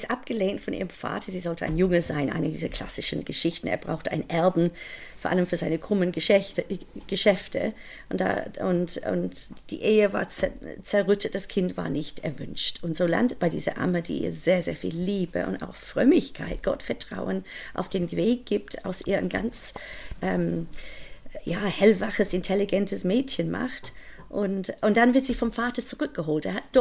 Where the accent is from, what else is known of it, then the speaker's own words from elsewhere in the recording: Leicester, East Midlands, United Kingdom; German is a second language; Ich komme aus Mittelengland, aus Leicester, aber ich liebe Cornwall.